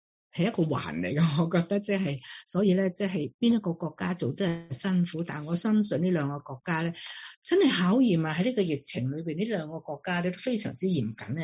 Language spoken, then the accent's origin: Cantonese; China; 咁我哋中国人咧就比较信运数嘅